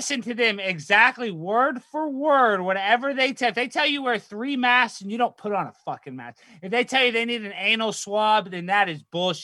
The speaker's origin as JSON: {"language": "English", "town": "Dallas", "region": "Texas", "country": "United States", "tie": "born or raised there", "said": "I grew up in Dallas, Texas."}